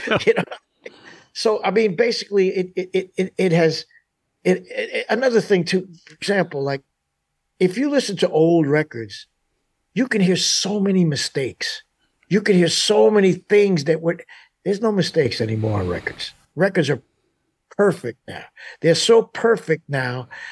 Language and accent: English; New York, United States; now in Tennessee, United States; I've been living here in Tennessee for 20 years, 25 years. But no one knows, no one thinks that I come from Tennessee. So as soon as I start talking, they say, oh, you're from New York, right?